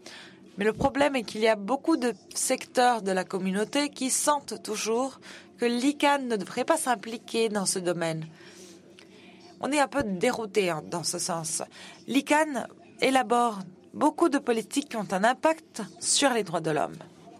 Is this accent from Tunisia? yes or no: yes; Tunisia; je suis africain, je viens de la Tunisie.